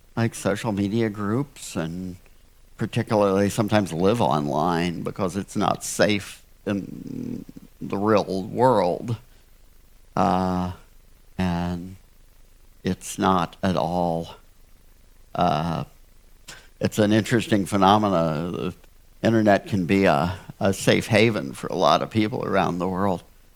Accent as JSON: {"language": "English", "country": "United States", "said": "I personally am in on this. I'm an American."}